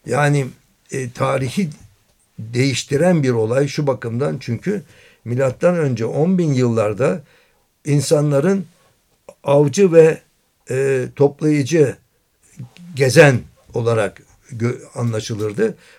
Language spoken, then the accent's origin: Turkish; Rhodes, South Aegean, Greece; ben Rodos Adası'nda doğdum. Kale içinde doğdum. Taş evler arasında ve böyle değirmenler, yel değirmenleri, fenerler.